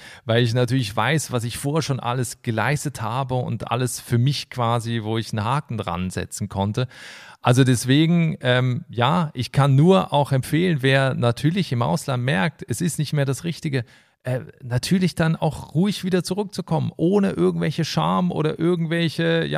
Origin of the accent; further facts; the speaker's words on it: Basel, Switzerland; Ich komme aus der Region Basel, eine ganz tolle Stadt.